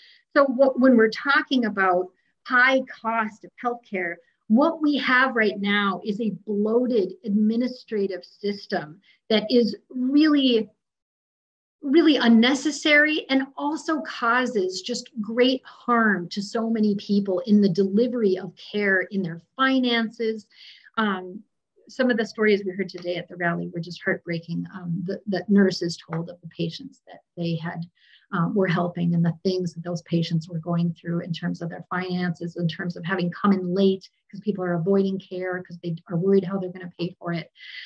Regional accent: Duluth, Minnesota, United States; So my hometown of Duluth

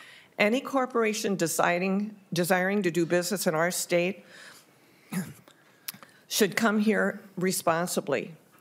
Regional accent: Farmington, Minnesota, United States; I'm from Farmington, Minnesota.

